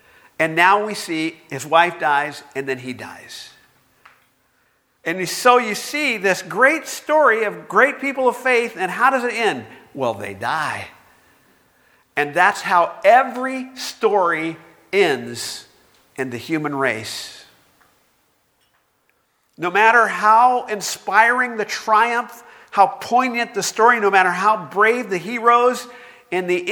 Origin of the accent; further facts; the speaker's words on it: United States; I grew up in America, where the idea is that life just gets better and better.